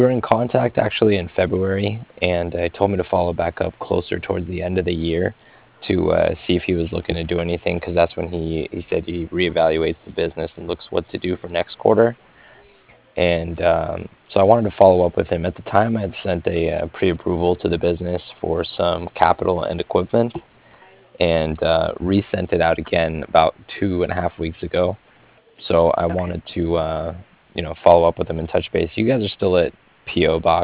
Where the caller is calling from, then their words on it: Cardiff, Wales, United Kingdom; And I was calling from Cardiff.